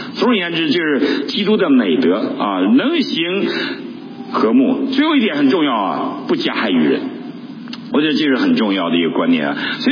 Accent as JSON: {"language": "Chinese", "region": "Northeast China", "country": "China", "said": "结果我们东北人不太懂界限，我们东北就跟美国似的，没有篱笆然后就串门"}